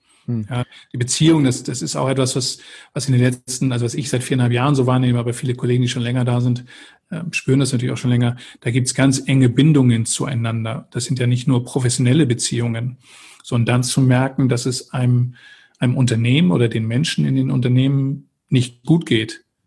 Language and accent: German; Eckernförde, Schleswig-Holstein, Germany; also born or lived in Stade; now in Hamburg, Germany; Ja, also Sie haben es gesagt, Stade geboren und dann bin ich in Eckernförde groß geworden. So, und das Nordische hat mir total geholfen, um hier anzukommen.